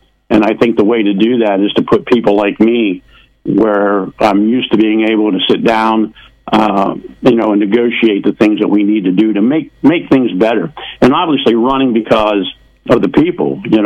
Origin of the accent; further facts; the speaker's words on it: Mill Hall, Pennsylvania, United States; I was born and raised in Mill Hall, Pennsylvania. My dad was a union steel worker. My mom was a homemaker.